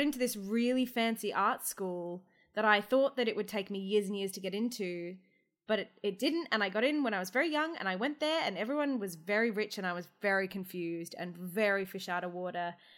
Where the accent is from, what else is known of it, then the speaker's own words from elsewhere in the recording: Wagga Wagga, New South Wales, Australia; now in Melbourne, Australia; I didn't know like until I moved to Melbourne because I grew up in Wagga Wagga, which is the teen pregnancy capital of Australia.